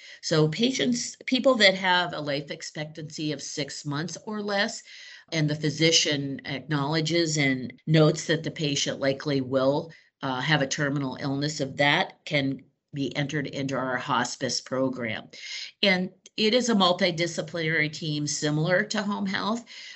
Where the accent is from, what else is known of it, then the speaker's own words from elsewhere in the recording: Erie, Pennsylvania, United States; since I'm from the Erie area